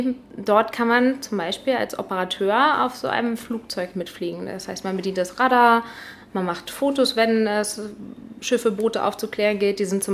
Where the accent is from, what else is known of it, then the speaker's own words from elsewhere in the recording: Rendsburg, Schleswig-Holstein, Germany; Ich komme ja aus Rendsburg gebürtig und bin auch groß geworden. Ich wollte immer raus.